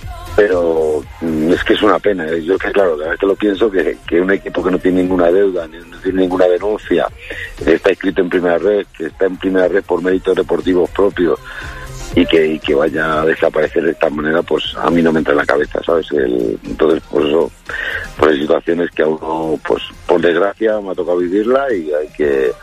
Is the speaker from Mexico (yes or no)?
no; Segovia, Castile and León, Spain; Yo estoy en mi pueblo, aquí en Segovia, tranquilo, aquí con mi familia.